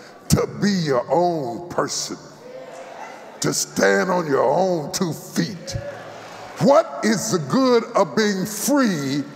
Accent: the South, United States; I'm a Southerner. I only eat Southern cooking.

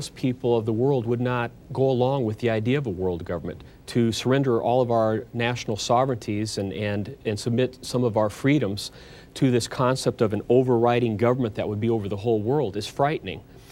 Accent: United States; Well, obviously, I'm an American here in the United States.

